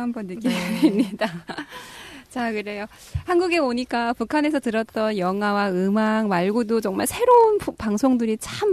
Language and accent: Korean; South Korea; 저는 네. 한국 사람이라